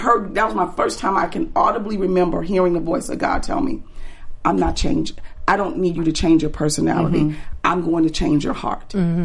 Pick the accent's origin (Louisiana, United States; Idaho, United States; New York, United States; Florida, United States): Louisiana, United States; New Orleans; First, he had a problem that I was going back to New Orleans. I'm from New Orleans. Are you kidding me?